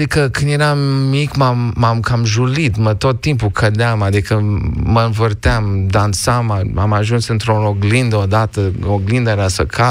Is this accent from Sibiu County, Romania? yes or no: no; Constanța, Constanța County, Romania; Da, acolo era copilăria mea, dar în Constanța și la Mamaia.